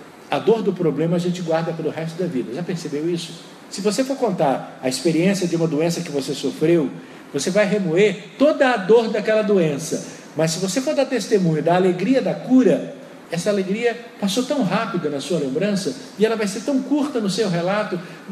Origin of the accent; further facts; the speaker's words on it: Rio de Janeiro, Brazil; Eu nasci e me criei no Rio de Janeiro, as praias mais lindas, dizem alguns, estão lá.